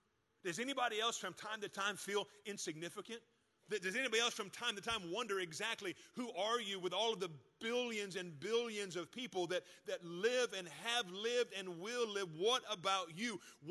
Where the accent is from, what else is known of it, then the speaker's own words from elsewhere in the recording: Cleveland, Tennessee, United States; Well, when I was graduating from Cleveland High School in Cleveland, Tennessee, I was there and I remember it just like it was yesterday.